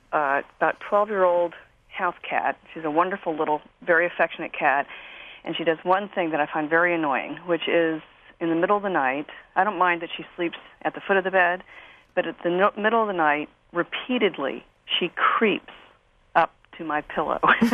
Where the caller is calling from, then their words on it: Gordonsville, Virginia, United States; Gordonsville, Virginia.